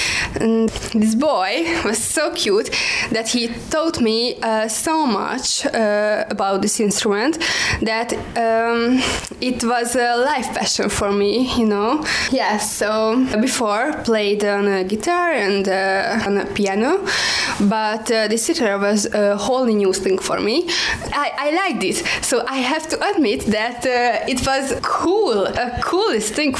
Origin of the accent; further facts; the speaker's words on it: Australia; now in Hungary; as I'm an Australian girl and not a Hungarian